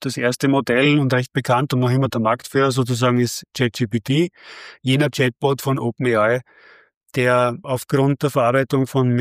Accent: Austria; Ist nicht überall so, bei uns in Österreich ist das Gott sei Dank so.

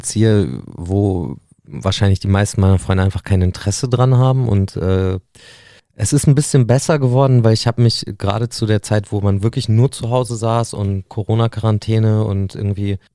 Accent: Nienburg, Lower Saxony, Germany; ich bin ja in Nienburg aufgewachsen

